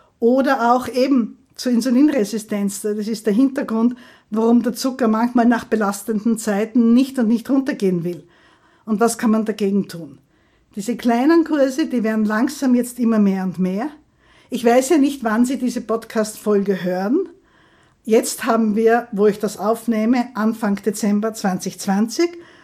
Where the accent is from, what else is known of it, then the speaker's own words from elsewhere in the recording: Graz, Styria, Austria; ich komme aus der Steiermark, aus Graz